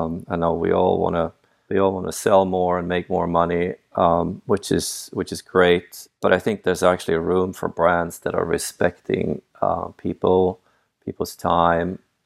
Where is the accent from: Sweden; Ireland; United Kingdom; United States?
Sweden; By the way, I am from Sweden originally.